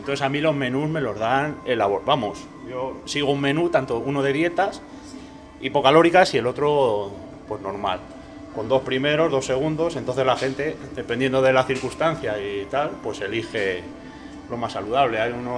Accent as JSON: {"language": "Spanish", "town": "Móstoles", "region": "Community of Madrid", "country": "Spain", "said": "Soy de Móstoles. De las empanadillas."}